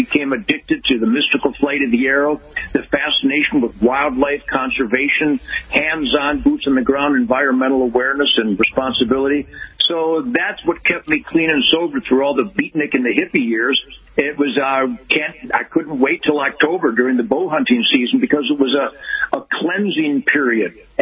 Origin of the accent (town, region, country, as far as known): Detroit, Michigan, United States; born or raised there